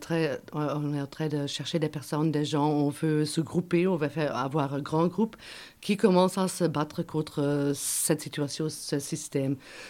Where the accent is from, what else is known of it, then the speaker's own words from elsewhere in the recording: Belgium; On est belge et on doit se grouper pour pouvoir arriver à faire quelque chose.